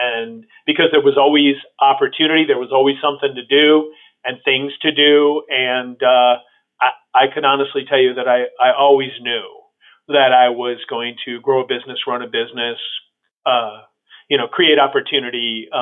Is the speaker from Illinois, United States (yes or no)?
yes; Chicago, Illinois, United States; Grew up in Chicago.